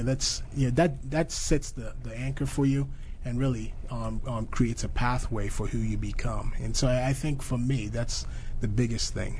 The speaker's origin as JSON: {"language": "English", "country": "Nigeria", "tie": "born or raised there", "said": "growing up in Nigeria, you have to make do with what you have"}